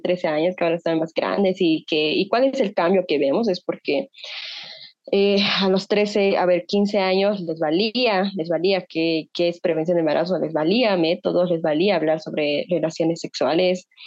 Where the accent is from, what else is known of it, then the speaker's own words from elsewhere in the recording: Bolivia; afecta a una estructura que tenemos como bolivianos, que no nos deja progresar.